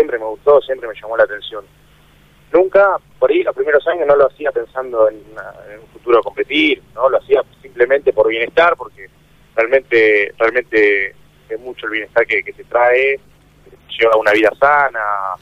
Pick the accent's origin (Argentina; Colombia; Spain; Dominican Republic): Argentina; Ayacucho, Buenos Aires Province; now in Chivilcoy, Argentina; estoy viviendo en Chivilcoy ya hace varios años, pero bueno, yo soy de Ayacucho, ¿no?